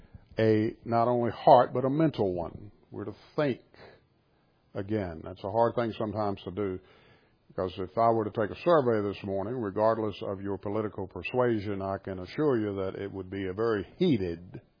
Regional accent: Virginia, United States; I love being an American. I love being a Virginian. I'm beginning to question some of the things that are going on in our Commonwealth.

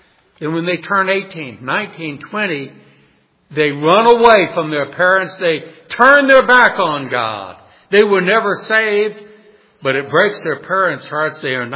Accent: New Orleans, Louisiana, United States; Anyway, I grew up in New Orleans, and then I got saved at age 20 and moved away.

